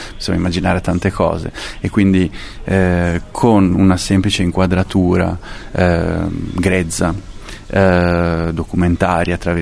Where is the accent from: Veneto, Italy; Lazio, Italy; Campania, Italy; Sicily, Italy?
Veneto, Italy; San Giorgio al Tagliamento; nel mio paese, da dove vengo, San Giorgio al Tagliamento.